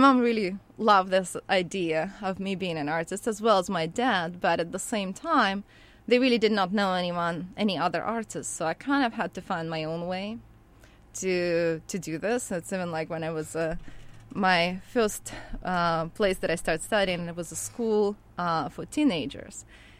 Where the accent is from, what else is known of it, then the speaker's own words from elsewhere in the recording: Kharkiv, Kharkiv Oblast, Ukraine; And I grew up actually in a big city. I grew up in Kharkiv, which is the metropolitan area, and it's the most science and education area.